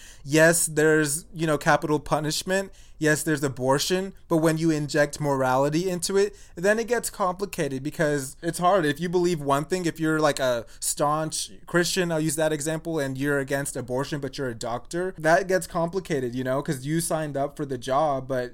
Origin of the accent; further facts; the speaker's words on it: Texas, United States; I don't know if that's because we grew up in Texas.